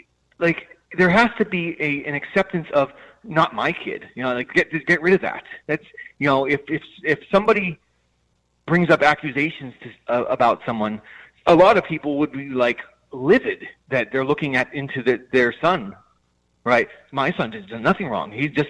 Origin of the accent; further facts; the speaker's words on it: Hazleton, Pennsylvania, United States; Teachers, I'm from Hazleton, okay? I'm sure you've heard of the Hazleton School District.